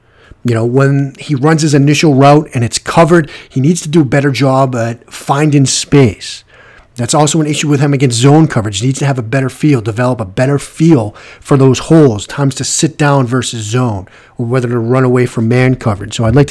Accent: Boston, Massachusetts, United States; accent: Boston; this podcast is just one of the many ways that I flaunt my flagrant Boston accent from time to time.

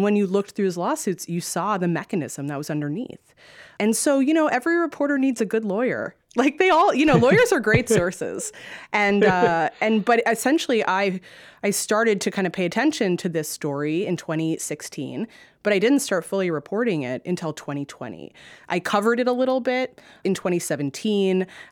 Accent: Boston, Massachusetts, United States; also born or lived in New York; I mean, first of all, I'd never lived in the South. I'm from Boston. I went to school in New York.

